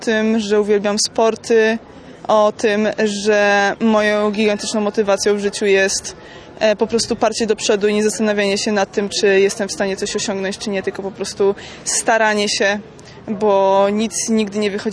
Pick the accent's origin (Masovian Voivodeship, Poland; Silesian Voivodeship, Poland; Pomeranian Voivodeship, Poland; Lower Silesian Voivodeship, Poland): Masovian Voivodeship, Poland; Warsaw; now in Netherlands; jestem z Warszawy i obecnie studiuję w Holandii, więc w Warszawie rzadko bywam.